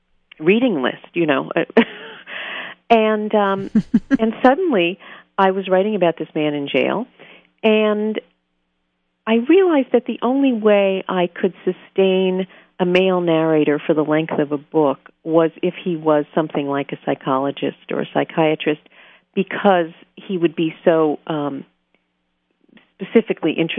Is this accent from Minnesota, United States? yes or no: no; New York, United States; Of course I can do Scarsdale. I'm a New Yorker. I grew up near Scarsdale.